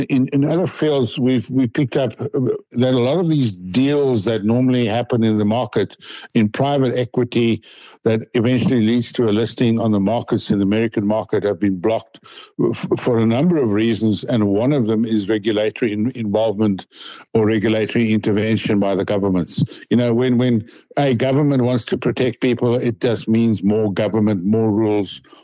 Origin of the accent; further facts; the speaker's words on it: South Africa; you should have technology in your portfolio as a South African, because we don't have any major technology company apart from maybe Naspers.